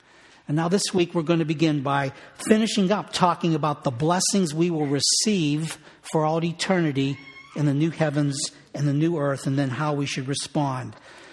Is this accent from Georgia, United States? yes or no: no; Pittsburgh, Pennsylvania, United States; went to school at Ohio University in Athens, Ohio, of course I was raised in Pittsburgh, was commuting to get down there.